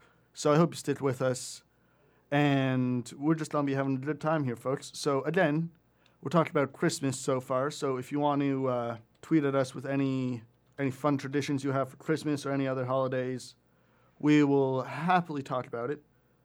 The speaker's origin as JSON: {"language": "English", "town": "Cambridge", "region": "Ontario", "country": "Canada", "said": "I'm actually from Cambridge, too."}